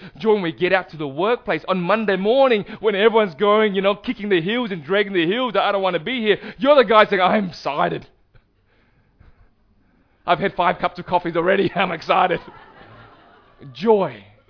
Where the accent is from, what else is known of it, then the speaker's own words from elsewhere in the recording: Perth, Western Australia, Australia; Now he asks where am I in Australia? I'm from Perth.